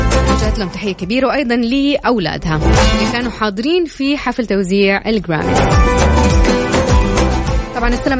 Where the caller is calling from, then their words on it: Jazan, Jazan Province, Saudi Arabia; نقول لكم الأجواء عندنا جميلة جدا، درجة الحرارة عندنا بجازان 25